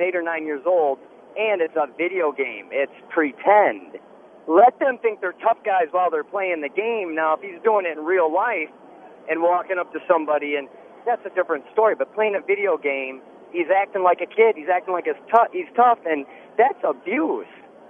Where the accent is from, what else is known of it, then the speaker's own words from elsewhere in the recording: Illinois, United States; No, actually, I'm from Illinois originally.